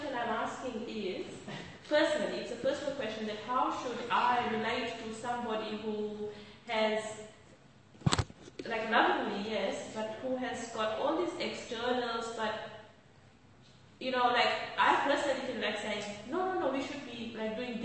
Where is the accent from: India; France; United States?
India; like, I never do that being Indian